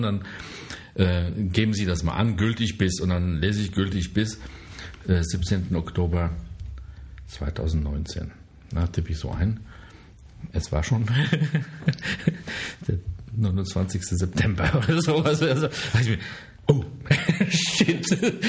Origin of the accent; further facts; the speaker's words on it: Germany; Ich bin Deutscher